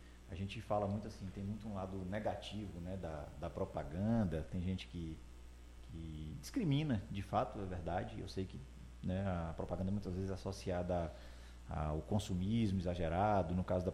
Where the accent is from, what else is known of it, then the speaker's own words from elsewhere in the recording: Livramento, Bahia, Brazil; born there; now in Vitória da Conquista, Brazil; Eu sou nascido em Livramento, mas já moro em Vitória da Conquista desde 1994 e esse ano me tornei cidadão conquistense aqui